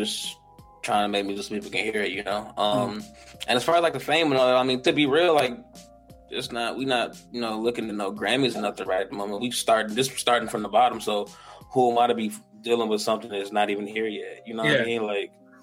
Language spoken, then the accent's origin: English; Detroit, Michigan, United States; I'm from like 7 of Hoover, man.